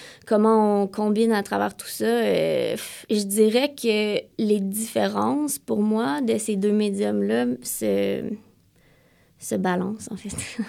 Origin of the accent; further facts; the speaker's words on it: Montreal, Quebec, Canada; Donc, premièrement, comme vous l'entendez, je viens de Montréal, du Québec.